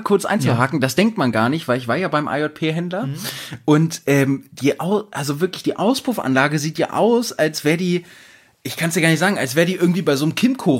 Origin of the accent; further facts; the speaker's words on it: Wedemark, Lower Saxony, Germany; Nicht nur in Hannover, viel geiler, in der Wedemark und sogar in dem Ort, wo ich aufgewachsen bin.